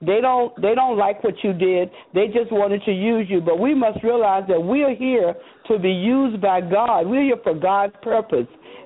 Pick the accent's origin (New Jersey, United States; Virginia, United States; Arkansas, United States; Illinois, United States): Virginia, United States; Richmond; She said Richmond, because we're from Richmond.